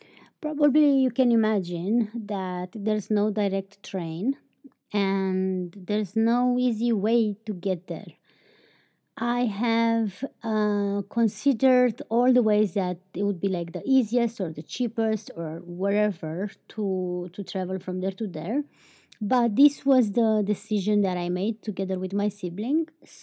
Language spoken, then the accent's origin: English; Romania; English is a second language; I barely talk about my country. And since most of you listeners are from outside of my country, why not introduce you my home country for a little bit more?